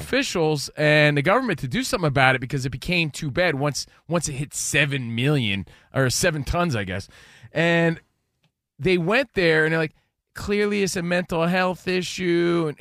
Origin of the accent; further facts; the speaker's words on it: East Coast, United States; now in Los Angeles, United States; We're from the East Coast. We live in L.A.